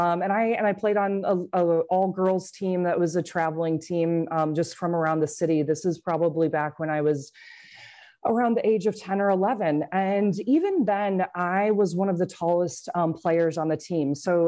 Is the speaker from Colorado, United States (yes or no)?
no; Cedar Rapids, Iowa, United States; So we kind of live in suburbia, but Cedar Rapids, if you watch that cool movie that came out years later, it still has like 150,000 population. So it was still a big city.